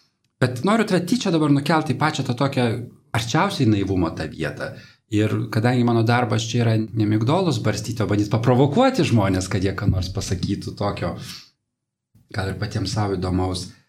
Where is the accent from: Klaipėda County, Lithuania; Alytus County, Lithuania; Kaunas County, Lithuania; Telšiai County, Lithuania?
Klaipėda County, Lithuania; Kretinga; mes iš Kretingos sakom Kretingą visą laiką, ar ne?